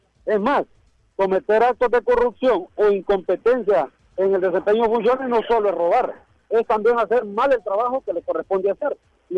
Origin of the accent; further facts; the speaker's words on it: Honduras; como verdaderos hijos de esta patria, como verdaderos hondureños